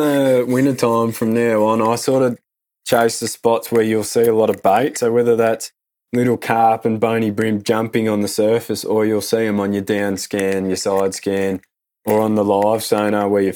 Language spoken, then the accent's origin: English; Australia; I grew up on the Murray River just downstream of Lake Malwala, and we always used to fish the river as a kid.